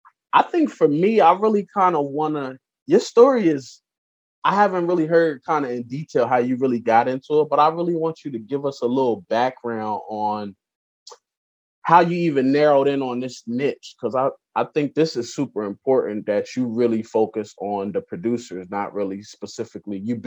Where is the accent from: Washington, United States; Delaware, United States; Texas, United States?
Delaware, United States; now in Miami, United States; so I'm originally from Delaware before I came to Miami.